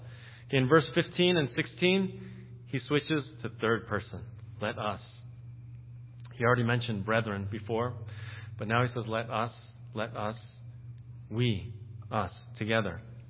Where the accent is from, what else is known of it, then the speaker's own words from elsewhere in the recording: Pennsylvania, United States; I grew up near Philadelphia, so it especially hits home with me.